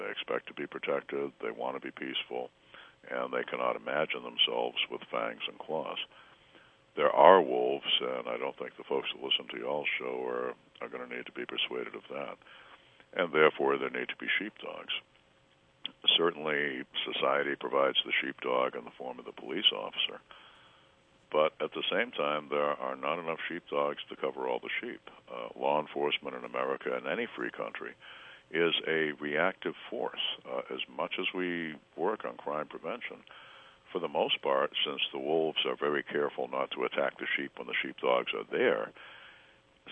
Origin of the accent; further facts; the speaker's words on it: New Hampshire, United States; accent: New Hampshire; In the state of New Hampshire, it's always been, forgive my New Hampshire accent, but hey up.